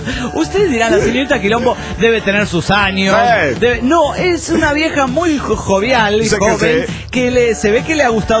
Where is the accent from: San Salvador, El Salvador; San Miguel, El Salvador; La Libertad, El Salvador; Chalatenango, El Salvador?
Chalatenango, El Salvador; Resulta que vivo frente de la casa de la autoridad más alta de la Iglesia Católica de mi pueblo en Chalatenango, El Salvador.